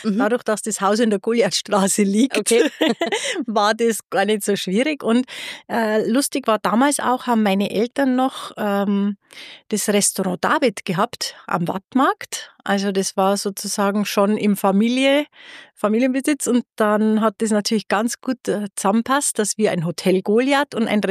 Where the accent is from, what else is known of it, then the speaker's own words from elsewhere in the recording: Regensburg, Bavaria, Germany; Ich komme direkt aus Regensburg, also ein Regensburger Kindl, bin kurz vor den Toren der Stadt aufgewachsen, bin in Regensburg in die Schule gegangen, habe hier auch studiert